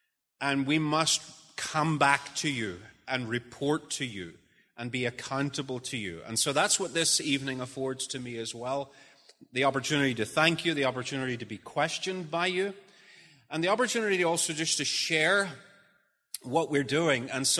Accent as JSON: {"language": "English", "region": "Northern Ireland", "country": "United Kingdom", "accent": "Northern Irish", "said": "It's from Northern Ireland. But increasingly, my accent is changing. But when I get passionate about something, then the accent changes into a Northern Irish accent."}